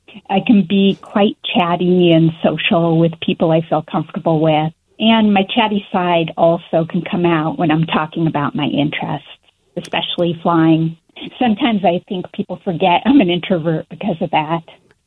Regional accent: Washington, United States; moved away as an adult; Yes, I grew up in Western Washington and lived there for over 3 decades before my husband and I moved to Arizona.

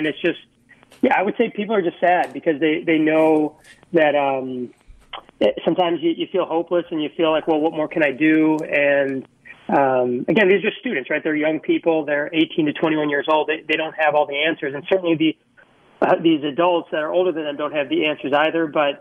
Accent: Minneapolis, Minnesota, United States; And, you know, I grew up in Minneapolis, this is home. And I'm so proud of being here.

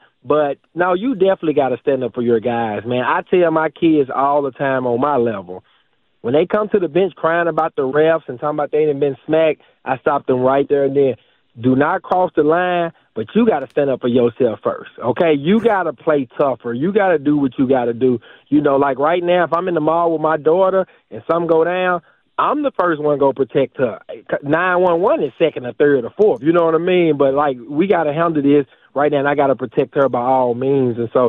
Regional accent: Memphis, Tennessee, United States; Now, where I'm from, you got to understand, I'm from Walker Homes, where even if you're scared and even if you go get your butt whooped, you're finna say something back.

